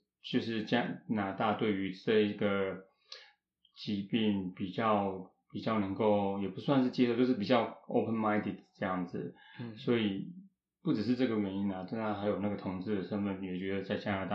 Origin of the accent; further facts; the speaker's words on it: Kaohsiung, Taiwan; now in Toronto, Canada; 然后来自我家乡是其实在台湾的南边的城市高雄，然后来到多伦多已经3年半